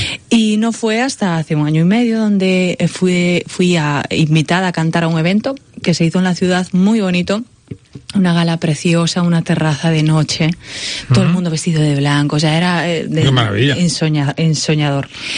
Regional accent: Galicia, Spain; yo soy gallega, pero estoy muy influenciada por Portugal, porque soy media portuguesa. Soy de muy cerquita del margen de Portugal

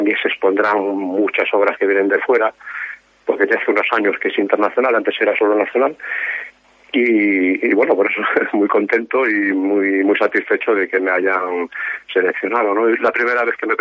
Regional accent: Viloalle, Galicia, Spain; teniendo en cuenta que yo soy de Viloalle, pues evidentemente la naturaleza va a estar totalmente presente en todas mis obras

